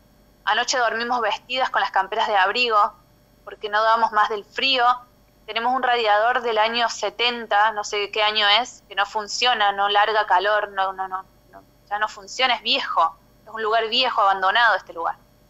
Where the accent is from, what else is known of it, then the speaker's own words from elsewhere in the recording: Córdoba, Argentina; O sea, nosotros somos de Calamuchita y tuvimos que venirnos a Punilla.